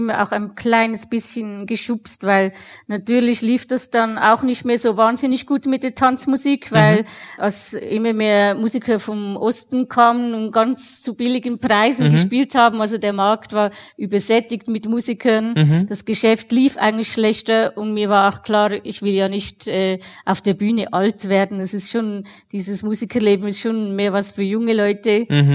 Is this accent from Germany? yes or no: no; Switzerland; weil man natürlich als Schweizerin genötigt wird, zuerst was Ordentliches zu lernen.